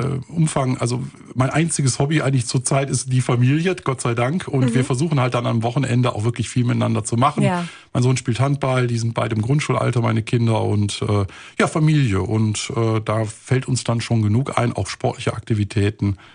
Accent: Wuppertal, North Rhine-Westphalia, Germany; born there; also born or lived in Baden-Württemberg; Also ich bin gebürtiger Wuppertaler. Mhm. Und meine Eltern lebten mit mir da in Baden-Württemberg.

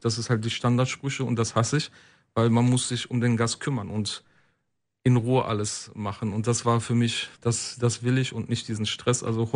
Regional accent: Wuppertal, North Rhine-Westphalia, Germany; gerade hier in Wuppertal, meine Heimatstadt.

